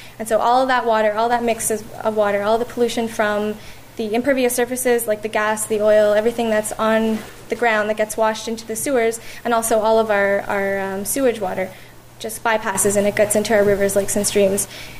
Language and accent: English; Ontario, Canada; now in Vancouver, Canada; I come from Ontario. I just moved out here about 6 months ago to try and be a part of this wonderful green movement that Vancouver is so well known for.